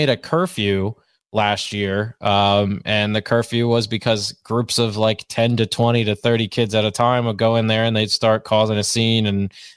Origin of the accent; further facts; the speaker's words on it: Pennsylvania, United States; So yeah, Sid, I grew up in Bucks County. I wanted a break.